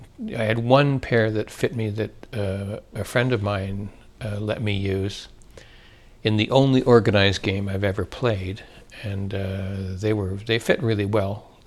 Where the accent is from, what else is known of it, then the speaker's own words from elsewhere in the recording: Ontario, Canada; born there; because I was born in Ontario